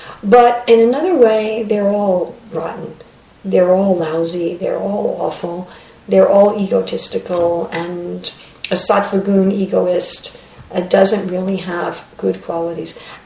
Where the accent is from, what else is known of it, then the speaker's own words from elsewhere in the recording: New York City, New York, United States; Just like I was born and raised in Midtown Manhattan of New York City, and when I'm there again, I'm like, oh yeah, this is my place.